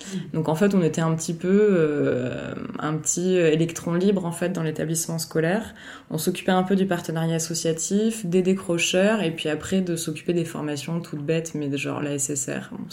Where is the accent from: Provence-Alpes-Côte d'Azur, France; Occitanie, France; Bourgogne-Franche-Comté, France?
Occitanie, France; Parce que comme je venais d'un village en Aveyron, j'avais trop envie aussi de retrouver un territoire où il y aurait un peu cette ambiance village.